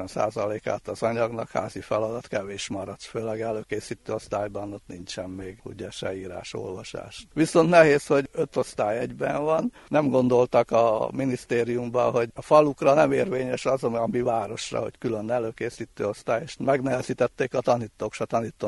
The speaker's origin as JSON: {"language": "Hungarian", "town": "Nagyadorján", "region": "Mureș County", "country": "Romania", "tie": "born or raised there", "said": "például Nagyadorjánba, szülőfalumba"}